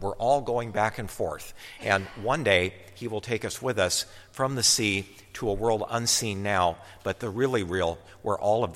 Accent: Akron, Ohio, United States; I grew up in Akron.

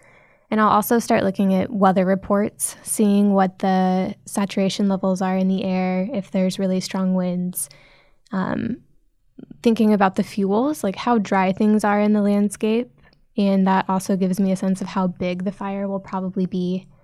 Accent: Nebraska, United States; Like, I grew up in Nebraska. I know tornadoes, but wildfires?

